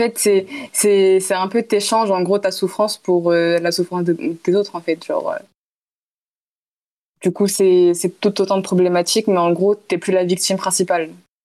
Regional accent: France; En fait, genre, j'ai fait toute ma vie en France. Je suis née en France.

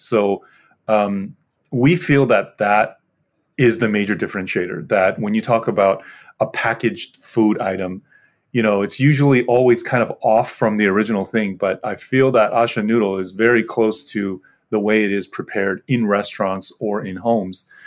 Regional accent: United States; Yeah, I think, for us, me myself, growing up in the States, I know ramen noodle probably like a lot of the listeners, right?

